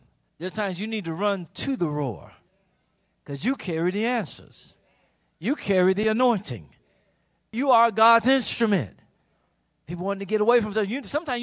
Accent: Chicago, Illinois, United States; born or raised there

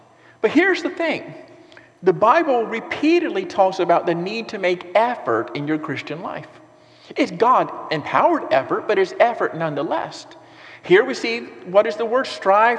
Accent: Florida, United States; And we're from Florida. We're from, it's flat here, Roosevelt Bridge is the biggest thing we've ever been on

